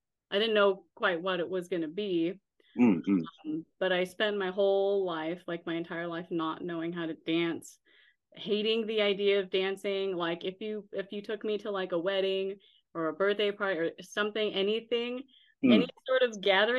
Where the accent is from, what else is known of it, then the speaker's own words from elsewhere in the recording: Las Vegas, Nevada, United States; I'm from Las Vegas.